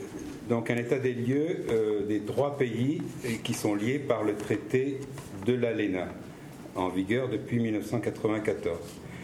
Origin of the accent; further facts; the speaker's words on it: Paris, Île-de-France, France; also born or lived in Quebec, Canada; je suis français, je viens de Paris